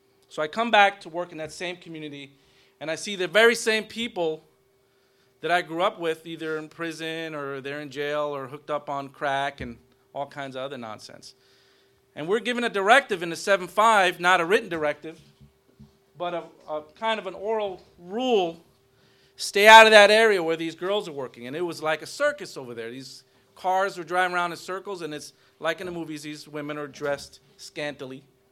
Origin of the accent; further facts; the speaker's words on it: Brooklyn, New York, United States; Born and raised in Brooklyn, New York, family moved from Puerto Rico.